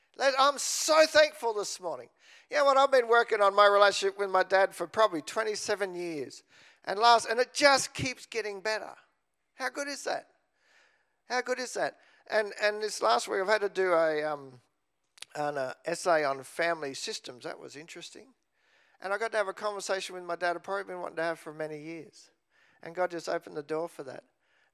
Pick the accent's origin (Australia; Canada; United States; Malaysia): Australia; because I'm beautifully Australian.